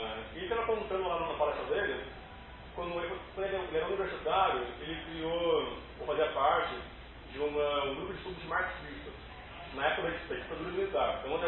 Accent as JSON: {"language": "Portuguese", "region": "São Paulo", "country": "Brazil", "said": "Eu sou de São Paulo. Eu nunca vi no Rio, primeira vez que eu vim pro Rio."}